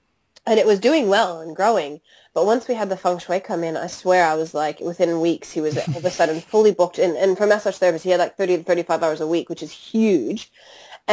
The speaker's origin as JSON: {"language": "English", "town": "Chicago", "region": "Illinois", "country": "United States", "accent": "Chicago", "moved": "as an adult", "lives_now": "Sydney, Australia", "said": "my accent is from Chicago. I'm originally from the States. I moved over to Australia, Sydney, 13 and a half years ago."}